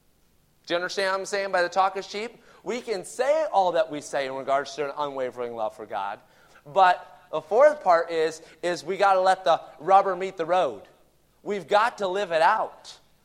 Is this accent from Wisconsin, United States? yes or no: yes; Watertown, Wisconsin, United States; born there; I was born in Watertown, Wisconsin, which actually was where Hunter and Maddie were born